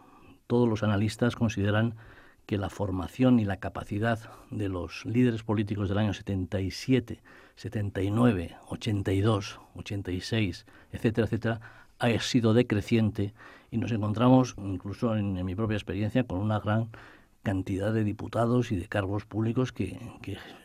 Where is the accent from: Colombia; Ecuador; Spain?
Spain; Basque Country; Yo como vasco y además como exdiputado por Barcelona, creo que soy sensible a ello